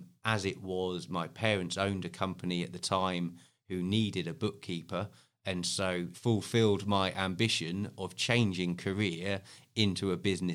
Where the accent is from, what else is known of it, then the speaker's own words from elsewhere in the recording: Bournemouth, South West England, United Kingdom; So from Bournemouth originally, grew up in Bournemouth, went to Porchester School, which is Harewood Academy now, okay.